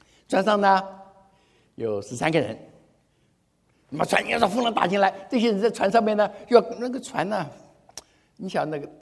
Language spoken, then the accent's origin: Chinese; Taiwan; 我在台湾长大，台湾台风多少多多少次台风